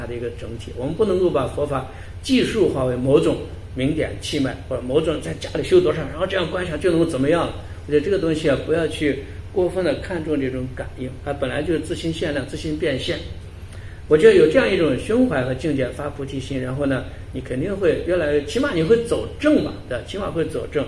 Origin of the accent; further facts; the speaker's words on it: China; 因为我们中国人，我们